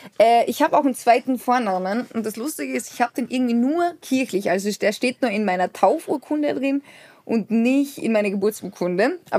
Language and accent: German; Austria; als Österreicher findet man das schon sehr amüsant